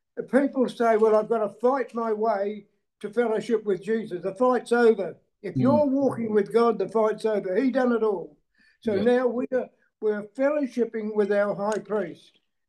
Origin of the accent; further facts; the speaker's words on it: Western Australia, Australia; from Western Australia. I'm still here.